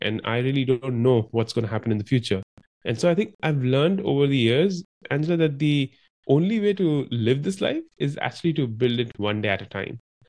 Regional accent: India; And when you're growing up in India, then this is almost like put onto you that … if your parents are doctors, you got to become a doctor too.

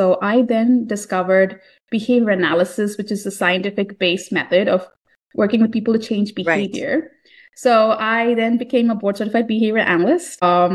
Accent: India; So I grew up in India, and my dad wanted me to either pursue engineering or medicine.

